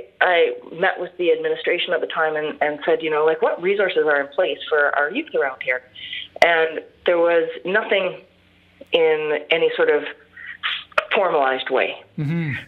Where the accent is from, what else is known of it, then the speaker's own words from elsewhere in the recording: Toronto, Ontario, Canada; a little while ago, I came from Toronto, so and was a very active, politicized person in Toronto.